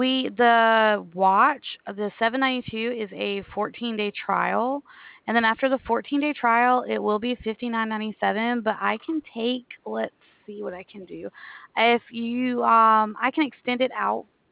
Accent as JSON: {"language": "English", "town": "Prattville", "region": "Alabama", "country": "United States", "said": "I'm from Alabama, actually."}